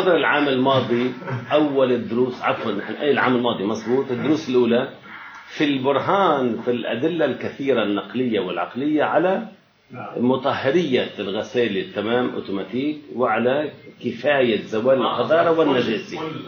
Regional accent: Lebanon; أو التشط بلهجتنا اللبنانية

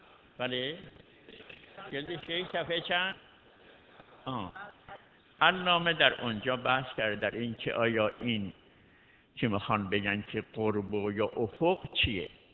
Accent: Iran; در کویت ماه را میبینن میگن به ما مربوط است، ما اهل ایران هستیم، کویت یک کشور دیگه است.

